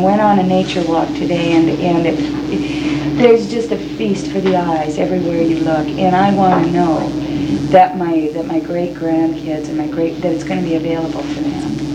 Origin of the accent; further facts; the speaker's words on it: Los Angeles, California, United States; I'm from Los Angeles, and sometimes you have to really reach a bit to get in touch with the earth.